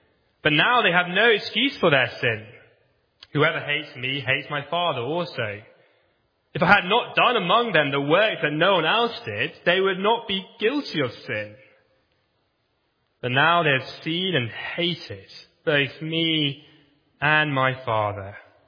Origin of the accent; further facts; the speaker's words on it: England, United Kingdom; now in United States; I'm one of the interns here. I'm not American, I'm English, as you can tell.